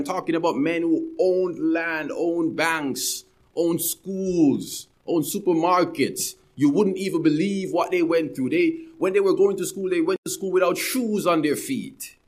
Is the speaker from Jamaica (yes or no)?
yes; Jamaica; I'm from Jamaica, where we microanalyze everybody's life.